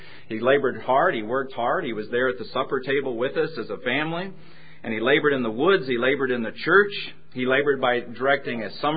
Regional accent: Oregon, United States; If you put your finger right in the middle of that loop, that's where I grew up there in Oregon.

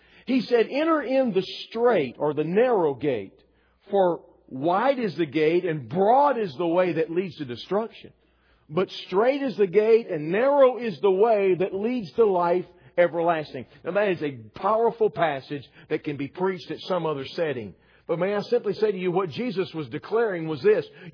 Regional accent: Texas, United States; You see, I'm a Texan by birth. I don't live there anymore. You can take the boy out of Texas. You just can't take the Texas out of the boy.

